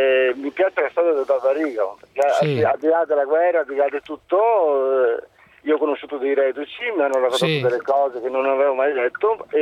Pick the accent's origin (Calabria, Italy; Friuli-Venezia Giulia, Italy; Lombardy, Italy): Friuli-Venezia Giulia, Italy; now in Jesolo, Italy; io sono di origine friulana, abito a Jesolo da tanti anni, ma sono un friulano, lavoro in Friuli